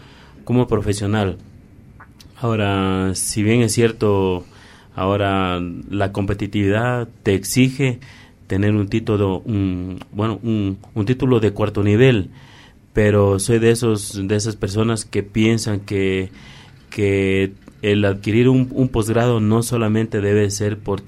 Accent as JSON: {"language": "Spanish", "region": "Loja", "country": "Ecuador", "said": "yo vengo de la provincia de Loja. Soy egresado de Ingeniería en Administración de Empresas de la Universidad Técnica Particular de Loja."}